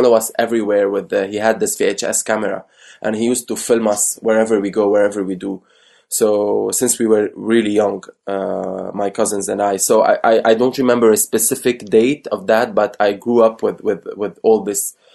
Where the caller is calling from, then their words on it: Beirut, Beirut Governorate, Lebanon; I'm calling you from my bedroom in Beirut.